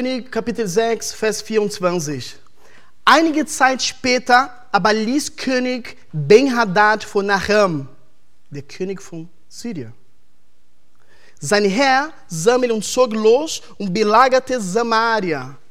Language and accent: German; Brazil; German is a second language; now in Lohne, Germany; Ich komme aus Brasilien. Und ja, jetzt bin ich hier. Ich wohne in Lohne, genau, richtig.